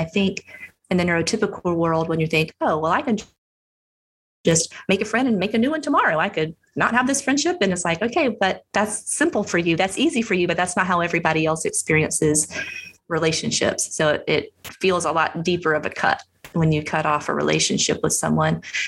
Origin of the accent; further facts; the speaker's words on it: Charlotte, North Carolina, United States; now in Atlanta, United States; I grew up in Charlotte, North Carolina. And while I currently live in Atlanta, would consider myself a Carolina girl. I'm still a Carolina girl at heart.